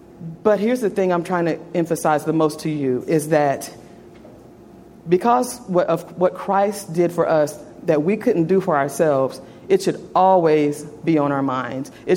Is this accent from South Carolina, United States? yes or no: no; Elk City, Oklahoma, United States; I lived in a place called Elk City, Oklahoma. That was my hometown.